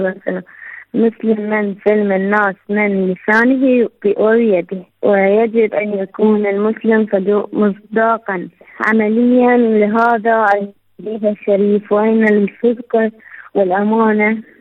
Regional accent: Iraq; من العراق.

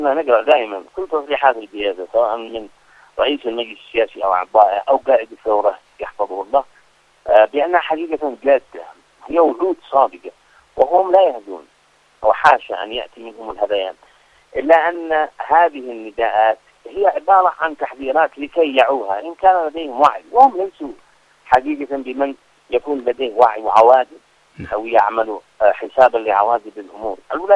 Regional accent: Yemen; نحن كشعب يمني

